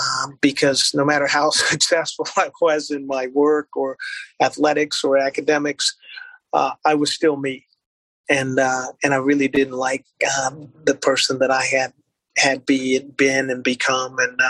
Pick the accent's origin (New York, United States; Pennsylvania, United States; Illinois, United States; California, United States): California, United States; Los Angeles; I started taking classes at University of Southern California back in my hometown in LA.